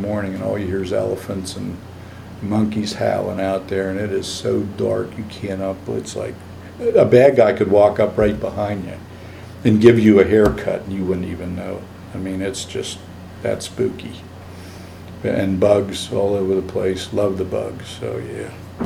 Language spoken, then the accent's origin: English; Altoona, Pennsylvania, United States; now in Harrisburg, United States; I'm originally from Altoona and got work here, and I've been here ever since. I mean, this is fame and fortune, good old Harrisburg.